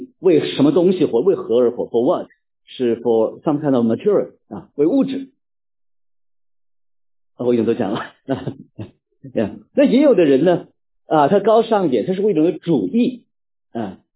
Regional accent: China; 我们来自中国大陆的弟兄姊妹对这个都很熟悉了解。

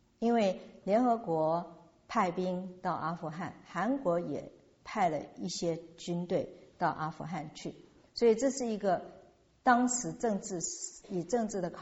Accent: China; 原谅我这样说，我其实真的不喜欢高举我们中国人。

